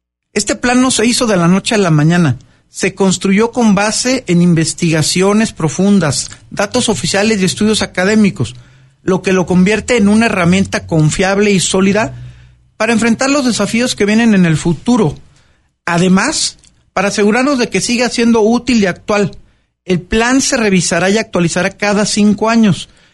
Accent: Querétaro, Mexico; La verdad, soy queretano, amo a mi ciudad, a mi estado, y la verdad me ha dado tanto. Mis hijos están aquí en Querétaro

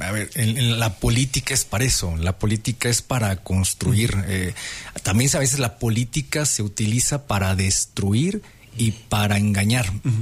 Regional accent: Querétaro, Mexico; Los que somos de Querétaro, yo por ejemplo soy de Querétaro, ¿no? De toda la vida, de abuelos, padres, estoy de los poquitos queretanos que quedan

